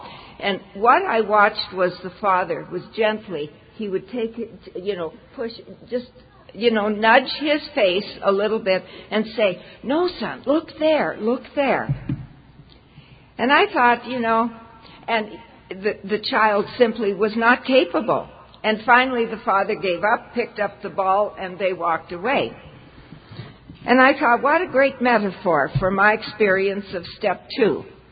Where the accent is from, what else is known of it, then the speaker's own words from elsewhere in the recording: Toronto, Ontario, Canada; I'm from Toronto